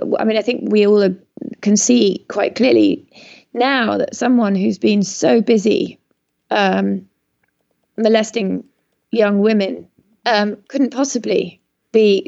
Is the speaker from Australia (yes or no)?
no; Canada; I'm Canadian.